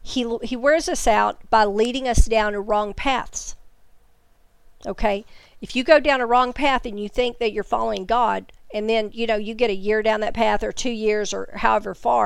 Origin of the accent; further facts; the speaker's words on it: the South, United States; accent: southern; I won't even try to pronounce the Greek word for that, especially in my southern accent.